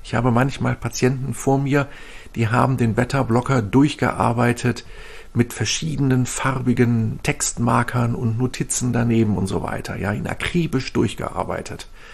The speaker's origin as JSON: {"language": "German", "region": "Northern Germany", "country": "Germany", "said": "ich komme hier aus Norddeutschland, da gehen viele Menschen segeln"}